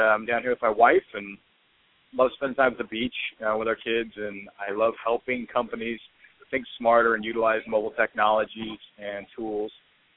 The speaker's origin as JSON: {"language": "English", "region": "Idaho", "country": "United States", "tie": "born or raised there", "said": "I grew up in North Idaho, and funny enough, about 2 hours south of Canada and 4 hours in from Seattle."}